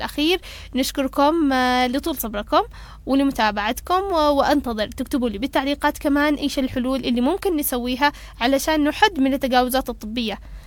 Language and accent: Arabic; Yemen; طبعا عدد الأطباء عندنا في اليمن يعتبر الآن وخاصة بعد الحرب يعني قليل